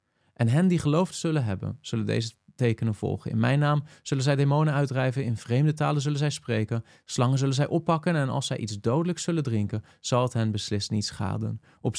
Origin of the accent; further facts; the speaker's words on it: Netherlands; die wij vandaag de dag als Nederlanders uit de 21ste eeuw misschien niet vanzelfsprekend zo zouden interpreteren